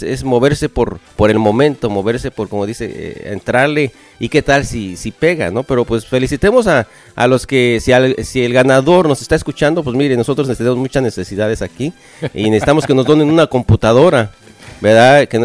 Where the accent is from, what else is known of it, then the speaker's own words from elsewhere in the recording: Mexico; como mexicanos, es como un albur, ¿no?